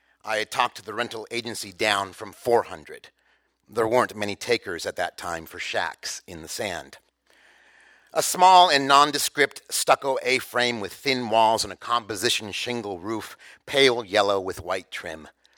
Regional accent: Los Angeles, California, United States; also born or lived in Mexico City, Mexico; I'd come running from Mexico City and arrived in the Mojave because it was close to Los Angeles, my hometown

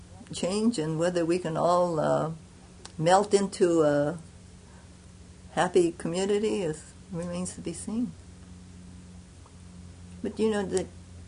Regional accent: United States; born there; I'm very, very happy that I was born in the United States. I am very happy that I lived an American life

